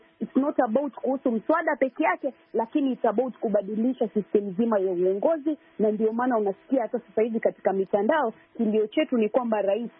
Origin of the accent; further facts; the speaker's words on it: Mombasa, Mombasa County, Kenya; mimi ni mwanaharakati wa masuala ya elimu na haki za wanawake, natokea Mombasa, Kenya.